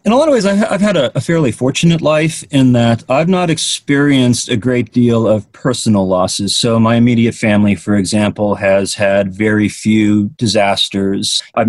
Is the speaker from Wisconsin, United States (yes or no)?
no; New Hampshire, United States; now in Tennessee, United States; I grew up in New Hampshire, so I kind of always was accustomed to the sight of mountains, and it was very welcoming here in Tennessee to see something very similar